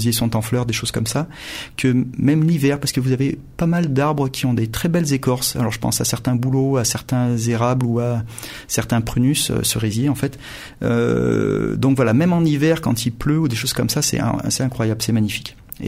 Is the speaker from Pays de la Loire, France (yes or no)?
no; Montélimar, Auvergne-Rhône-Alpes, France; Moi, je suis de Montélimar au départ. Quand j'étais petit, j'allais là-bas.